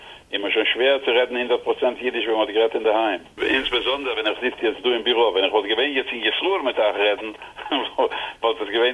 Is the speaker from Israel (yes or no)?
yes; Jerusalem, Jerusalem District, Israel; German is a second language; ich bin geboren in Jerusalem. Mein Vater ist schon geboren in Jerusalem. Meine Mutter kommt von Zfat. Sie war schon der 8. Generation in Zfat. Ich bin der 9. Generation.